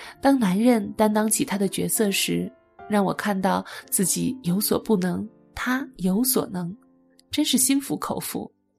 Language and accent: Chinese; Hubei, China; 我家乡在湖北，从小学习压力大，家里也很挑剔，